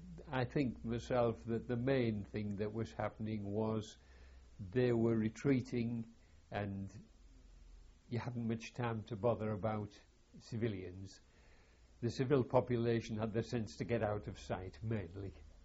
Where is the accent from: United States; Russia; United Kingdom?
United Kingdom; England; I'm probably wrong because I'm just an English observer.